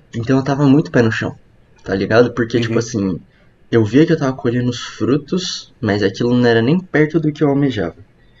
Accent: São Paulo, Brazil; cresci em São Paulo, capital, né?

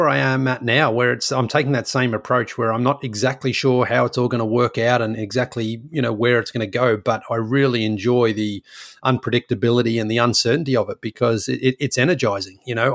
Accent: Australia; I left home when I was 22 and growing up in Australia, you know, it's a great country to grow up in.

